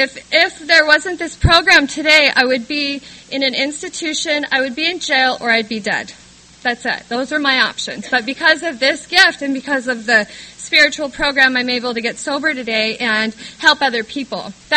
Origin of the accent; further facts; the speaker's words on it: San Diego, California, United States; I'm a San Diego native. I was born in Northern California on a Christian hippie compound